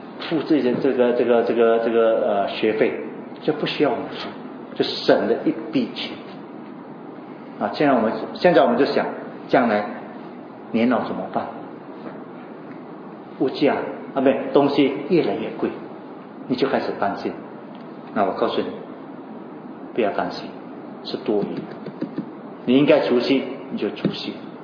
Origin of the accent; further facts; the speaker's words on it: Singapore; 我们新加坡人绝对不可以再埋怨了